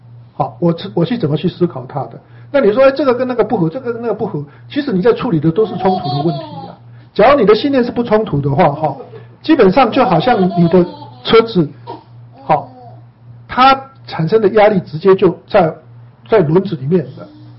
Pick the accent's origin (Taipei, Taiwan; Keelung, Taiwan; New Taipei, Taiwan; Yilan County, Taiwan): Yilan County, Taiwan; 是我们宜兰人